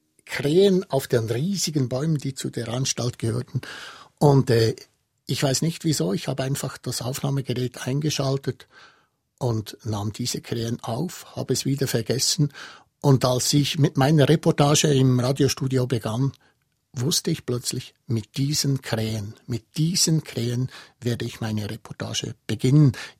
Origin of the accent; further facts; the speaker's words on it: Bäriswil, Bern, Switzerland; Ich bin zum Teil in Berriswil aufgewachsen. Berriswil war damals noch ein sehr kleines Bauerndorf und Berriswil ist das Nachbardorf von Hindelbank.